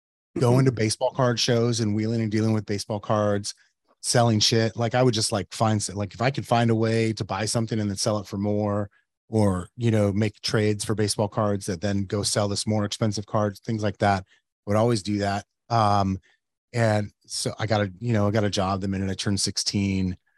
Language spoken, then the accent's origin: English; Yuma, Arizona, United States; now in Phoenix, United States; I remember one time, I grew up in Yuma and we're up here.